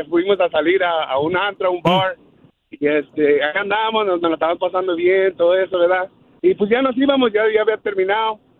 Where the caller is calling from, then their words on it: Indianapolis, Indiana, United States; Les hablo de aquí, de Indianápolis, Indiana.